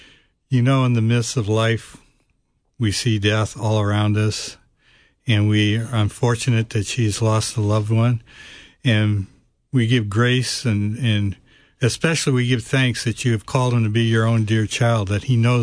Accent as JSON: {"language": "English", "country": "United States", "said": "Well, yeah, I'm an American."}